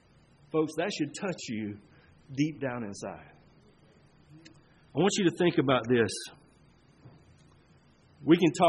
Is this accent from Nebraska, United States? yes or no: no; Michigan, United States; This is the place where I met my first friends when I moved from Michigan. All right, I was a funny talking guy from Michigan.